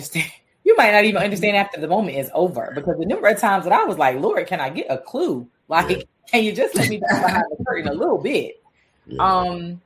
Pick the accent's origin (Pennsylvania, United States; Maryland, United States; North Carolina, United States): North Carolina, United States; Durham; also born or lived in Oregon; And not that like I'm from Durham, like we're a smorgasbord of all the things, Black, white, mm-hmm. Asian, like any background, nationality, sexuality, like you can find it in Durham.